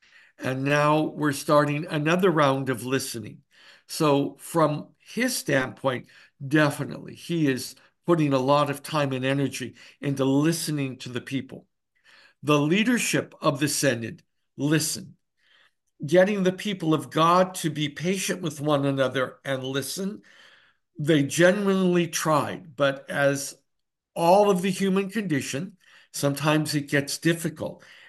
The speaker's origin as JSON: {"language": "English", "region": "California", "country": "United States", "tie": "born or raised there", "said": "coming from the West Coast, I grew up in California, and I came here after graduate studies."}